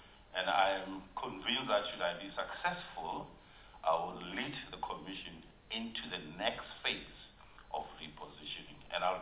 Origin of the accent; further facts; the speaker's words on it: South Africa; That is a significant achievement, being a South African in a global space.